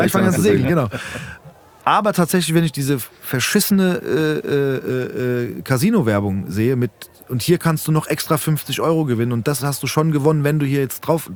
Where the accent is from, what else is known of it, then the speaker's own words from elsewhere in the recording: Frankfurt, Hesse, Germany; weil ich komme aus Frankfurt oder ich bin Hesse und das finde ich geil.